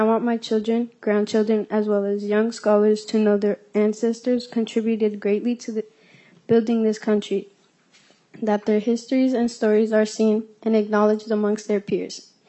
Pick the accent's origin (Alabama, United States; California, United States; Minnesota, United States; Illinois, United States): Minnesota, United States; Worthington; I'm from Worthington, Minnesota